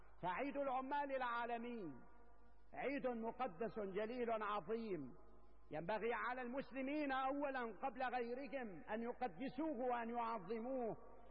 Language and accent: Arabic; Syria; ونحن اليوم كسوريين نحمل البندقية في يد والمعول في يد